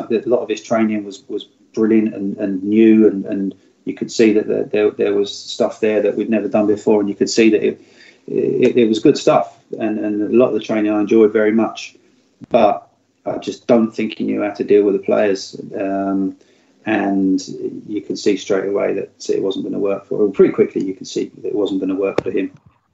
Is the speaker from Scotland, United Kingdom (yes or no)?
no; Guildford, South East England, United Kingdom; Guildford's my hometown, as you rightly said